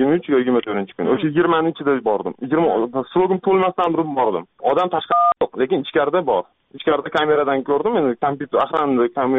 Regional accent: Margilan, Fergana Region, Uzbekistan; Marg'ilondanman.

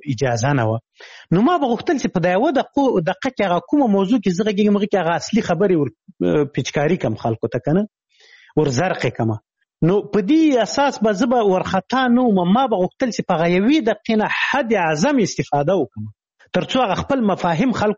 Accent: Khyber Pakhtunkhwa, Pakistan; ماشومتوب په شمشتو کې تیر کړی شمشتوي مهاجرینو کمپوس

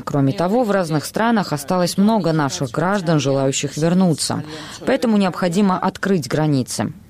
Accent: Georgia; Да и мы, грузины, должны ездить только в наиболее безопасные страны

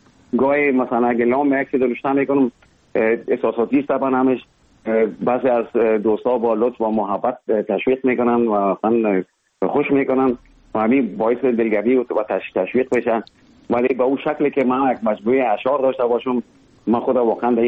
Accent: Kabul, Afghanistan; born there; اصلا زادگاه من کابل است، ولی همونطور که گفتم زیاد ما در ولایت هم بودیم

